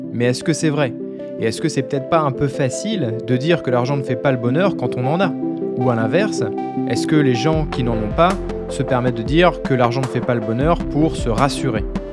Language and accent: French; France; puisque je suis français